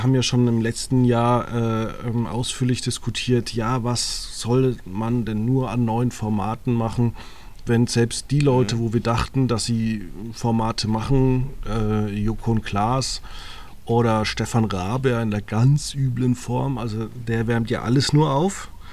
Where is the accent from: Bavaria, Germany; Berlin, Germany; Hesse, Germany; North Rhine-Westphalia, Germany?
Bavaria, Germany; Ich als Franke kann dir sagen, in München, da gibt es sowieso nichts zu sehen.